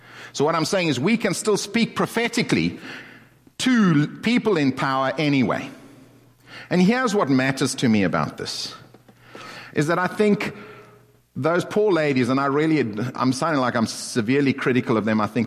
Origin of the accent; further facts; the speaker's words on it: South Africa; now in United States; I came from South Africa.